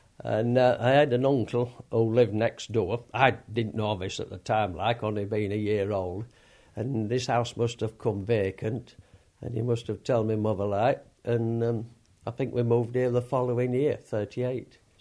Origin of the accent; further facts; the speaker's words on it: Ollerton Bywater, Yorkshire and the Humber, United Kingdom; born there; I'm 71 years old and I was born in Ollerton Bywater, Victoria Street.